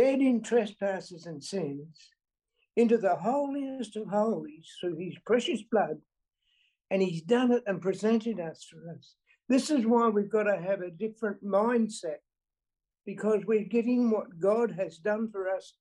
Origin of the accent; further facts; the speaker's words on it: Bunbury, Western Australia, Australia; from Bunbury, WA